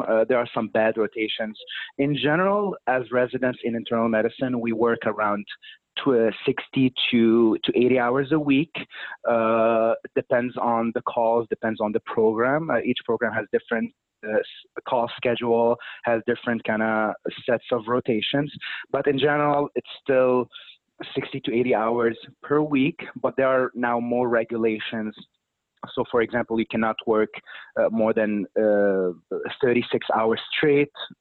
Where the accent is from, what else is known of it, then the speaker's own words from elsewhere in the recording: Damascus, Damascus Governorate, Syria; moved away as an adult; now in Chicago, United States; I'm from Syria, Damascus. I finished my medical school back in Damascus, and I immigrated to the United States here in Chicago.